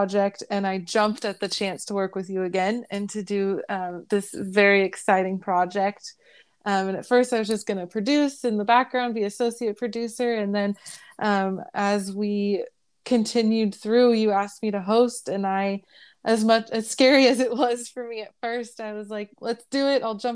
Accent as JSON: {"language": "English", "region": "California", "country": "United States", "tie": "born or raised there", "lives_now": "Riverside County, United States", "said": "I currently live in Riverside County. I grew up in the Bay Area, though. And then I went to Berkeley for film, graduated from there."}